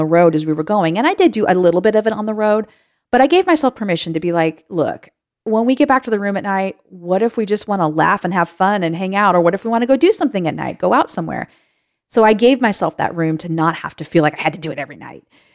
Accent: San Diego, California, United States; was a little bit comforting, but also a little bit outside of what I had known and seen already in my hometown of San Diego.

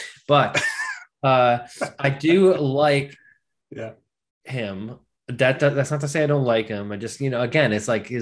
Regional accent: Chicago, Illinois, United States; like, we're from Chicago. Like, we fucking love Michael Jordan.

